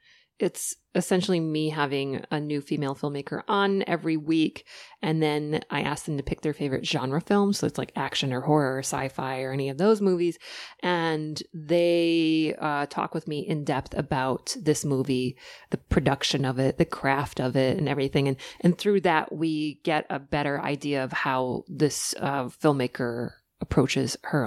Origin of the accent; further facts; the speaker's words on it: Michigan, United States; Most places in like Michigan where I'm from, like they don't quite know how to grow specifically for a season